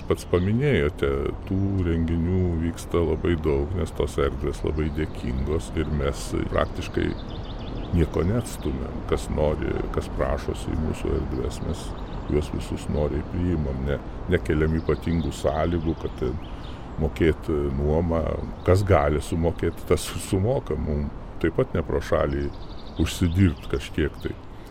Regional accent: Klaipėda, Klaipėda County, Lithuania; also born or lived in Švendubrė; Nors šiaip tai aš visą laiką tvirtinu, kad turiu dvi gimtinės. Tai yra Klaipėda, viena gimtinė ir Švendubrė, kur gimiau, o Klaipėdoj, kur gimiau kaip asmenybė.

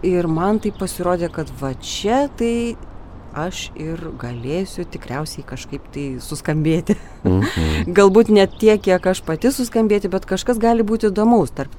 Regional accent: Aukštaitija, Lithuania; also born or lived in Kaunas; Aš taip sau sakau, esu aukštaitė.

